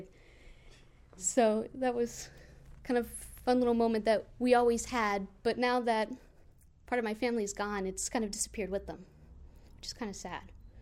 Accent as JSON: {"language": "English", "town": "Dallas", "region": "Texas", "country": "United States", "tie": "born or raised there", "lives_now": "New Jersey, United States", "said": "But I was born in Texas, but my family's from the tri-state area, New Jersey mostly. And so my mom and I lived in Dallas, and then every Christmas we would come up to New Jersey. And we actually live there now"}